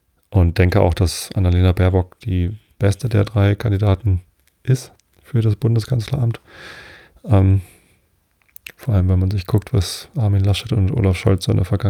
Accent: Wistedt, Lower Saxony, Germany; Also ich bin ja in Wistedt aufgewachsen. Das gehört auch hier zur Samtgemeinde Tostedt.

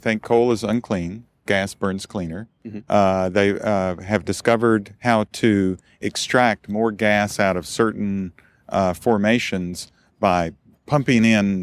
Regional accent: Kentucky, United States; I'm from Kentucky, where they mine coal, but it's not, it's not clean.

